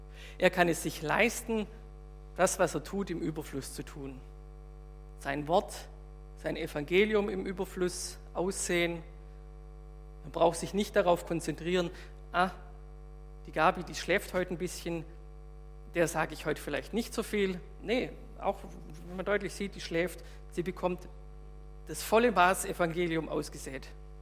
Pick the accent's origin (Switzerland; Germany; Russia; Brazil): Germany; Baden-Württemberg; wo ich herkomme, auf der Schwäbischen Alb, heißt viel Steine gab es und wenig Brot.